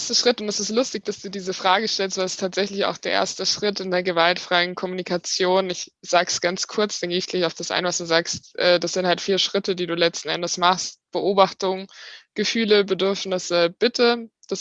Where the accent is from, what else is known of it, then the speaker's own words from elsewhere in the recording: Lake Constance, Germany; now in Munich, Germany; ich bin 31 Jahre alt, bin Kommunikationstrainerin. Ursprünglich komme ich vom wunderschönen Bodensee, aber lebe jetzt bereits seit über 10 Jahren in München.